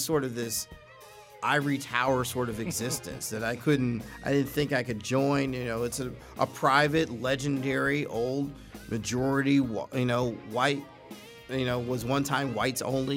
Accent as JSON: {"language": "English", "town": "Pittsburgh", "region": "Pennsylvania", "country": "United States", "tie": "born or raised there", "said": "a lot of people are catching on to a days gone by glimpse of my hometown through the movie Fences by August Wilson."}